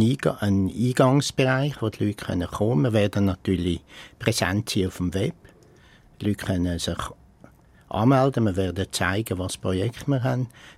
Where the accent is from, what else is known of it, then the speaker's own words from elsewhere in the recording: Zurich, Switzerland; Bei Dialekt können wir zur Not auch mit einem Berner zusammenarbeiten, auch als Zürcher.